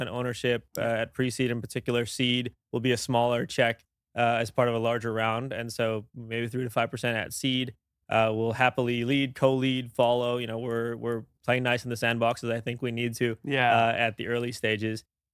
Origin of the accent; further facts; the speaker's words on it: Indonesia; We grew up together in Indonesia.